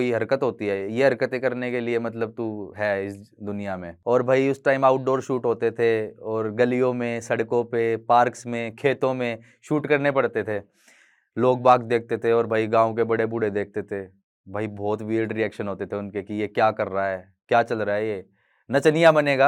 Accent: Delhi, India; born there; और मेरा जन्म दिल्ली में हुआ

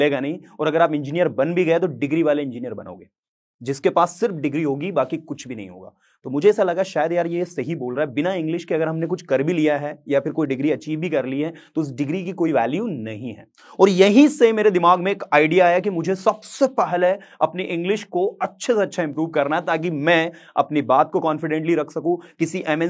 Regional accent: Loni, India; तो मैं एक बहुत छोटे गांव से बिलोंग करता हूं, मेरे गांव का नाम है लोनी।

